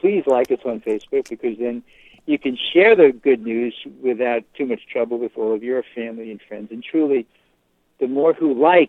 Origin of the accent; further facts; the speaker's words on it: New York, United States; because I grew up on Long Island, and my parents, God bless them, they were both married longer than 66 years